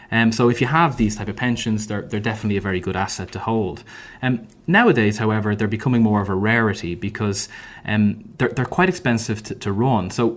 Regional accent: Dublin, Leinster, Ireland; I'm from Ireland. I grew up in Dublin.

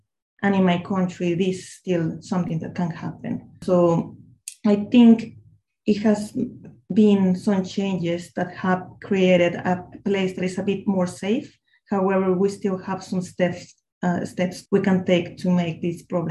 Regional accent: Mexico; I come from Mexico and this is a thing that we live every single day in our lives since we are like little kids.

